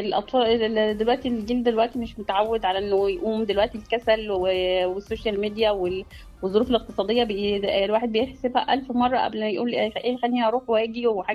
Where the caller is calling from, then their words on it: Cairo, Cairo Governorate, Egypt; من القاهره.